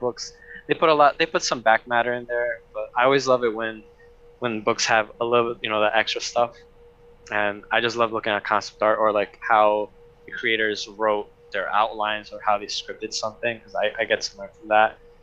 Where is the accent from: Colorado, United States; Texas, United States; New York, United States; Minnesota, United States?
New York, United States; New York City; I grew up in Brooklyn, around Shisha Bay. And it was a lot of Russian and Turkish restaurants.